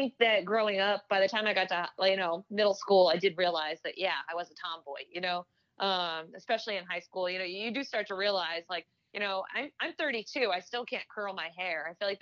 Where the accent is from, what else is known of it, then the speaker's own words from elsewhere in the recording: Connecticut, United States; He was a huge Yankees fan because we're from Connecticut.